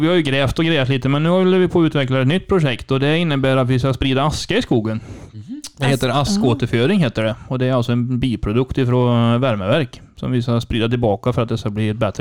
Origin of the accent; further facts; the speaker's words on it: Brevik, Västra Götaland County, Sweden; Du, jag kommer ifrån den pittoreska lilla byn Brevik.